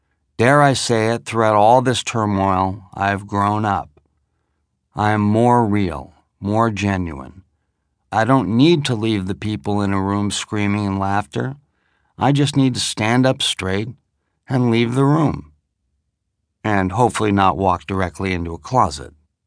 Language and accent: English; Canada; I was a kid from Canada who had all his dreams come true.